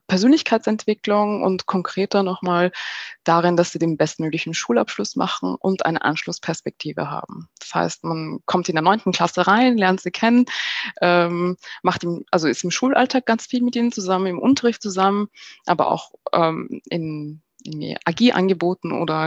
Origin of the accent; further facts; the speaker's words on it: Vienna, Austria; now in Berlin, Germany; ich bin ja auch nicht in Berlin zur Schule gegangen, sondern in Wien. Ich bin in Wien geboren und aufgewachsen.